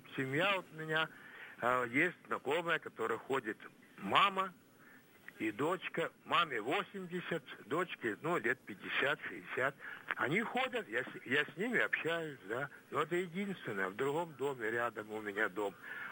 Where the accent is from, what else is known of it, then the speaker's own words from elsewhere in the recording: Novorossiysk, Krasnodar Krai, Russia; Я из Новороссийска